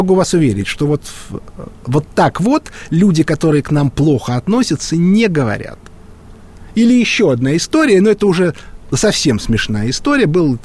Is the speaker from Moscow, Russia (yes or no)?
yes; Moscow, Russia; а я из Москвы, из России.